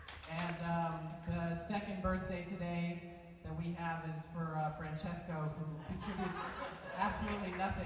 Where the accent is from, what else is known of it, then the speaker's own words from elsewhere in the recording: West Hills, California, United States; I'm a filmmaker from West Hills, California, in the Deep Valley.